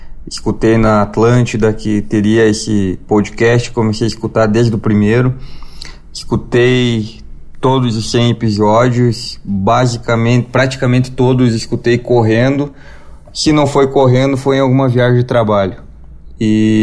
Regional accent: Panambi, Rio Grande do Sul, Brazil; Sou de Panambi, Rio Grande do Sul.

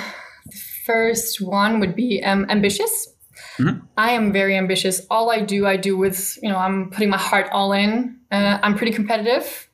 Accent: Denmark; also born or lived in Germany / Malta; But I was born in Germany because my parents happened to live there when I was born. I grew up in Denmark. That's where I studied as well. I went to the US and Canada to study as well abroad for half a year each-ish.

